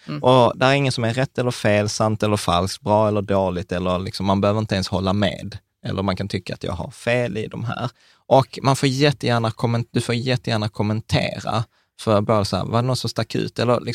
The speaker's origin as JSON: {"language": "Swedish", "country": "Sweden", "tie": "born there", "said": "vi är födda i Sverige"}